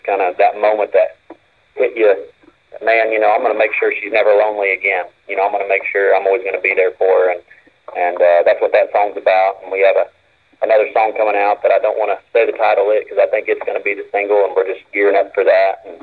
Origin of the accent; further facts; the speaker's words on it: Illinois, United States; they're all from Illinois also. And so my merch guy is actually from my hometown. And so, I mean, we're all, the whole crew is from Illinois.